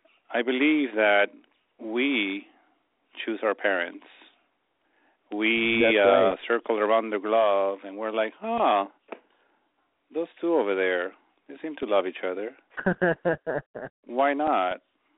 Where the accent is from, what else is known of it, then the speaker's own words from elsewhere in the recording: Peru; moved away; Well, I came from Peru.